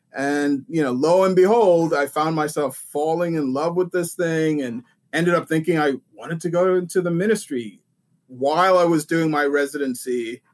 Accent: Vienna, Austria; also born or lived in Sweden / England / Montreal / Nigeria; I was born in Sweden. I grew up in Vienna, Austria, and went to school in England for a little bit and Montreal, Quebec. So I've been all over. Sort of, I'm from everywhere and nowhere. But yeah, so I have a Nigerian background

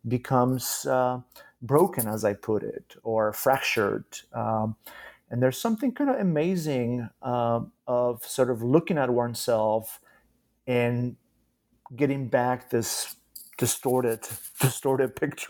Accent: Kraków, Lesser Poland, Poland; how some of the pools I frequented as a child, growing up in Kraków, Poland, eventually were sort of abandoned by the state, by the local government

